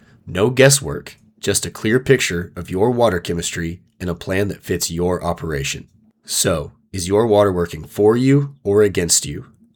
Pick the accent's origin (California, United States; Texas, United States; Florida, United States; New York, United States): Texas, United States; Wichita Falls; born there; So I was born in Wichita Falls while my family was working at the Vernon Research Station there.